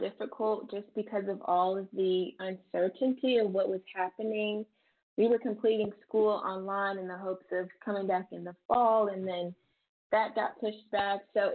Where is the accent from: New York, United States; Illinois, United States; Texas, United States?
Illinois, United States; I was, of course, a title holder in my home state of Illinois